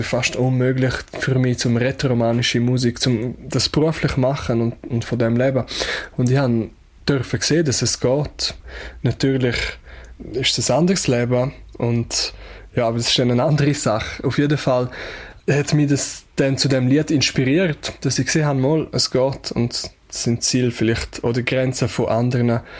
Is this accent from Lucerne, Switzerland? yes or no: no; Graubünden, Switzerland; ein Ort, fest verbunden mit meiner Heimat, mit den Bündner Bergen. Das ist natürlich mein «Dihei».